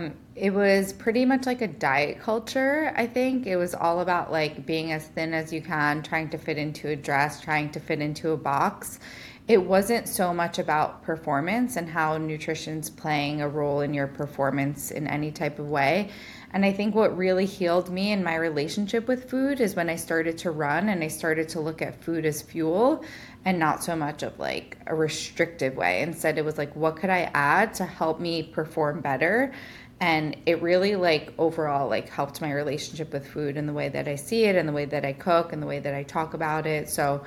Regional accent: Brooklyn, New York, United States; And I think like growing up in Brooklyn, I wasn't really around so much nature

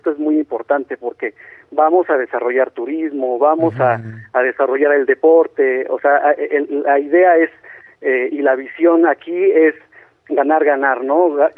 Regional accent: Mexico; con nosotros como mexicanos lo tenemos luego sobrevalorado

